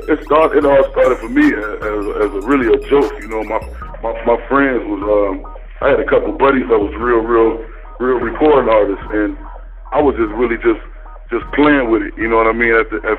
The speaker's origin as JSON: {"language": "English", "town": "Chicago", "region": "Illinois", "country": "United States", "lives_now": "Miami, United States", "said": "I'm actually from Chicago, but I live in Miami."}